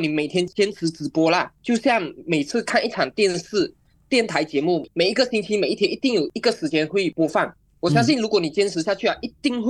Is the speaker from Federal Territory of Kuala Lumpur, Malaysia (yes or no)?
no; Sibu, Sarawak, Malaysia; 带着他们来到我的家乡思吴吃喝玩乐以及古晋